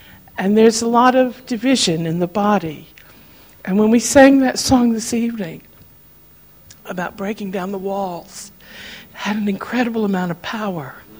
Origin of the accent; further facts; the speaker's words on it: Atlanta, Georgia, United States; now in Leighton Buzzard, United Kingdom; I came with this lot from Leighton Buzzard. I'm from Atlanta, Georgia. Yeah, I don't sound like Leighton.